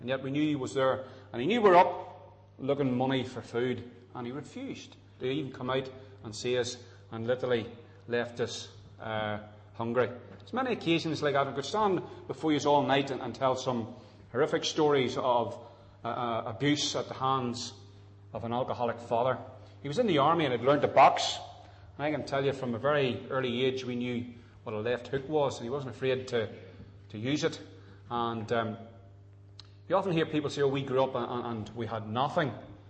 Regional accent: England, United Kingdom; born there; I was born in England in 1962.

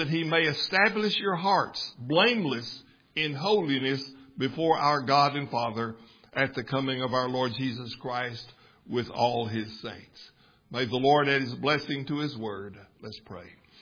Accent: Texas, United States; I grew up in West Texas, about 200 miles west of here. Before there was television, but in my earliest days, from almost when I was born, we had the miracle of radio in our house.

